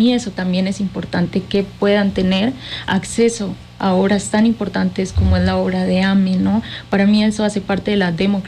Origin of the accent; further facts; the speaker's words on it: Colombia; now in Cuernavaca, Mexico; Yo soy de Colombia.